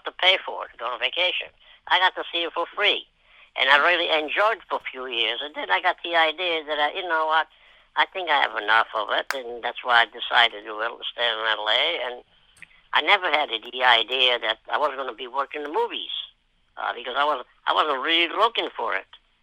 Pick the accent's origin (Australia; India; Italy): Italy; English is a second language; now in United States; I didn't understand a word of English because I just, you know, when I came from Italy, I was brand new to this country.